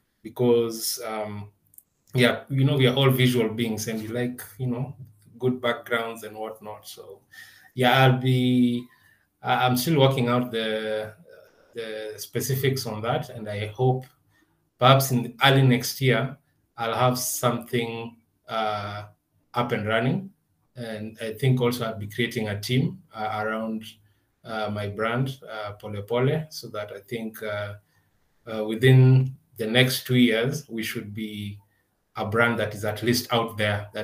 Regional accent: Kenya; appreciating what we come up with as Kenyan people, as Kenyan creators.

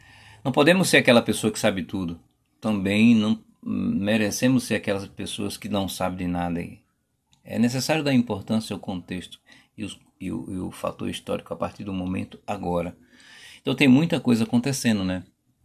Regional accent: Sergipe, Brazil; Eu sou do Nordeste, Sergipe, Nordeste aqui.

